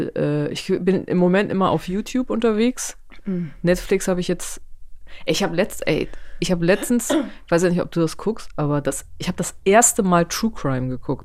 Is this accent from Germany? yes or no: yes; Geesthacht, Schleswig-Holstein, Germany; Weil ich komme aus Geesthacht und das sind auch 30.000. Hm. Also da bin ich auch aufgewachsen.